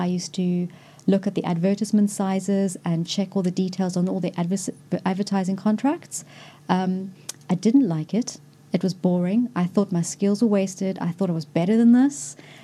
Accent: Cape Town, Western Cape, South Africa; So I went to school in Cape Town. I'm from Cape Town. I went to a small little intimate school called Rosebank Junior

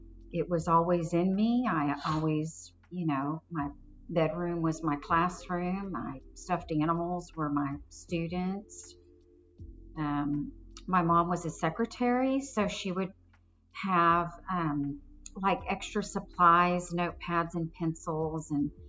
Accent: Pearland, Texas, United States; also born or lived in Kingwood, Texas; I grew up in Pearland, Texas. I have a mom and dad and an older sister, and good childhood, nice neighborhood. In my sophomore year of high school, we moved to Kingwood

